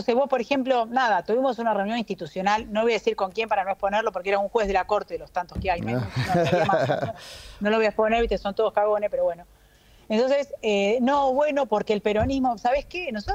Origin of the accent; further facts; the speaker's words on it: Salto, Buenos Aires Province, Argentina; yo soy de Salto, originaria del interior